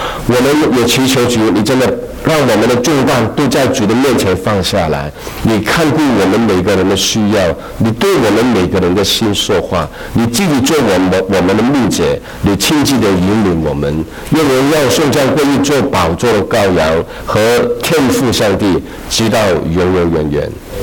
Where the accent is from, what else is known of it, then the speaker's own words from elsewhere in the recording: Guangdong, China; accent: Cantonese; 对不起，我的国语不标准哈，非常不标准，你要习惯我这个口音，这个广东人的口音